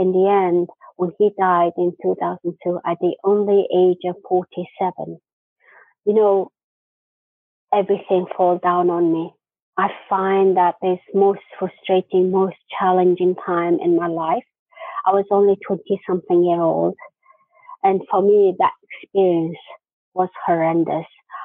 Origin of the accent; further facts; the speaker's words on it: Mongolia; now in United Kingdom; But the reason why I came to the UK was this situation. And I grew up in Mongolia.